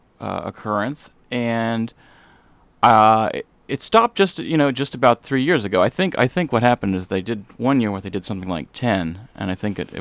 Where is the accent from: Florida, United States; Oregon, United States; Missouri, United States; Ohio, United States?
Oregon, United States; Eugene; also born or lived in Portland / Los Angeles; now in Cannon Beach, United States; I moved to the North Coast about 3 years ago, to Cannon Beach. I grew up in Eugene. I lived in Portland for a decade, and I lived in L.A.